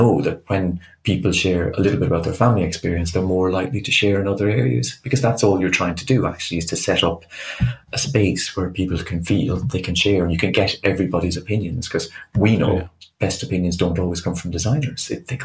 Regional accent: Ireland; moved away; So I'm Irish, which I think gets me a long way into disagreement. Something about the accent, for example

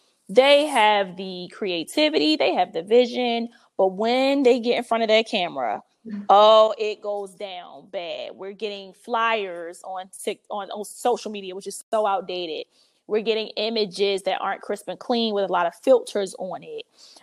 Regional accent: Baltimore, Maryland, United States; now in Los Angeles, United States; I'm from Baltimore originally, but I've been living in LA for years

